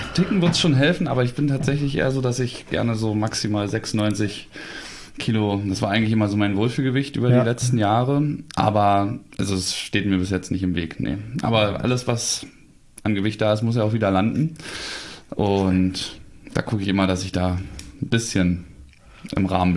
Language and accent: German; Berlin, Germany; meiner alten Heimat, Richtung Berlin